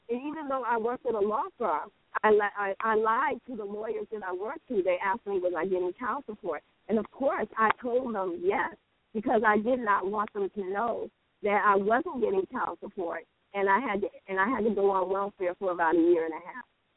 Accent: Columbia, South Carolina, United States; from Columbia, South Carolina.

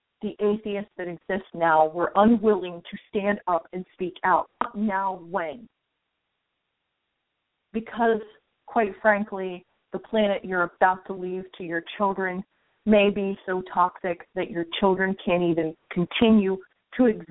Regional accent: United States; I'm an American. Damn it, I have a say in what happens in my country and with my judicial system.

